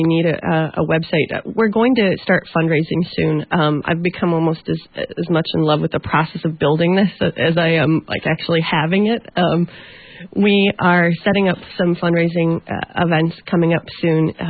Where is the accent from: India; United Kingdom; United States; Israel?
United States; Midwest; And I'm from the Midwest, so my experience was very unique and very strange.